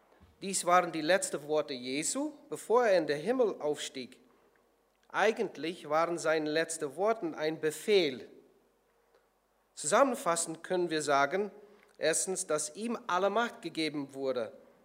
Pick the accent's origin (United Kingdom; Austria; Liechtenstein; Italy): United Kingdom; Northern Ireland; German is a second language; now in Detmold, Germany; Ihr werdet das bestimmt schnell merken von meinem Deutsch, dass ich nicht ein Deutscher bin. Ich komme aus Nordirland. Ich arbeite hier in Detmold